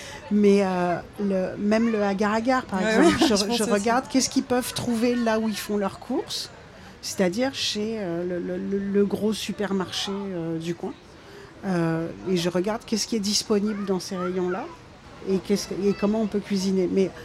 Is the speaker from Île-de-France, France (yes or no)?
yes; Paris, Île-de-France, France; Je suis une femme, je suis parisienne, je suis végane.